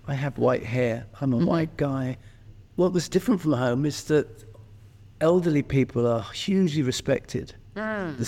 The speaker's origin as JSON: {"language": "English", "region": "England", "country": "United Kingdom", "tie": "born or raised there", "said": "I grew up in Britain. She arrived before I was born and never went home. We were British and English and so forth."}